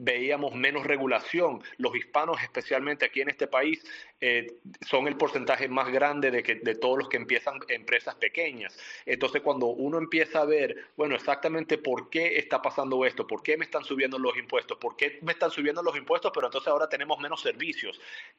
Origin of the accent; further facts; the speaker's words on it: Venezuela; now in United States; yo me crié en Venezuela, nos mudamos a los Estados Unidos en el 94